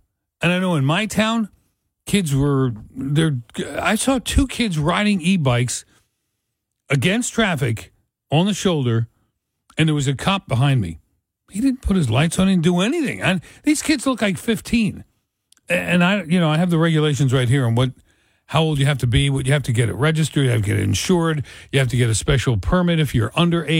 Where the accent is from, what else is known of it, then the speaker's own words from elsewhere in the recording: Philadelphia, Pennsylvania, United States; When I was growing up in South Philly, there was a place down the street from my grandmother's called New York Bakery.